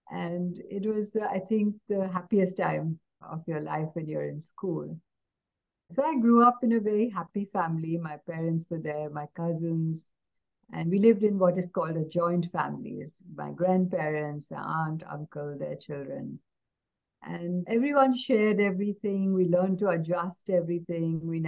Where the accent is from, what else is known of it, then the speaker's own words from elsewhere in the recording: Mumbai, Maharashtra, India; I grew up in Mumbai, and it was in what we call the Queen's Necklace. It's called Marine Drive, and it was Art Deco building in the 1960s